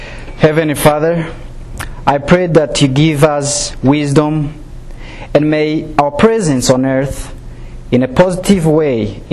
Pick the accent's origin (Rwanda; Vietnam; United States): Rwanda; I'm going to try to give you a little bit about my background. I'm from Rwanda, like you heard.